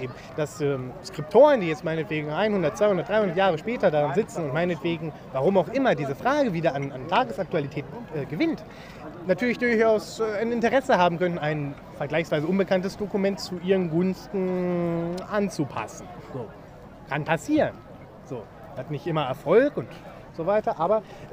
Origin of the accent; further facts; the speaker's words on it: Hanover, Lower Saxony, Germany; Weil ich komme eben aus Hannover und da ist es eben klar.